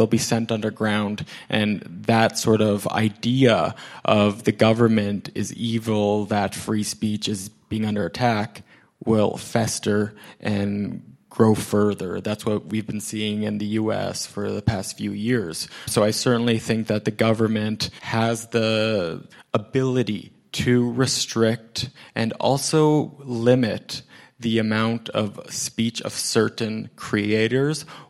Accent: Canada; Obviously, the incitement of hate that is legal here in Canada, you know, that's something that as a Canadian, I'm aware of.

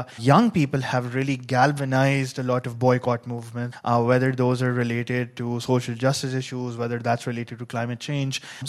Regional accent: Pakistan; I come from Pakistan, which happens to be the exact same region, and we face similar problems as well.

